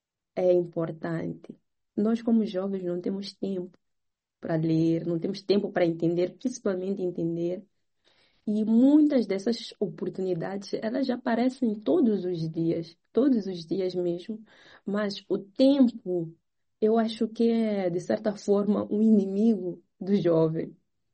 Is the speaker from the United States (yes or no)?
no; Mozambique; E sendo moçambicana, hoje eu digo que não existe nenhum lugar no mundo que eu ia gostar de viver para sempre, além do meu próprio país, né?